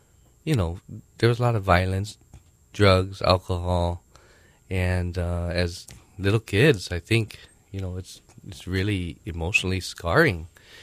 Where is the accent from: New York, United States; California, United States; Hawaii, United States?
Hawaii, United States; Aina Haina; I grew up in Ainahaina Valley. And we went to Ainahaina Elementary School, my brothers and I.